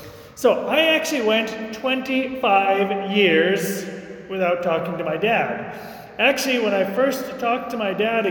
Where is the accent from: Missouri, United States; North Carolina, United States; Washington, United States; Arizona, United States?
Washington, United States; Seattle; I'm from Seattle, Washington, West Coast.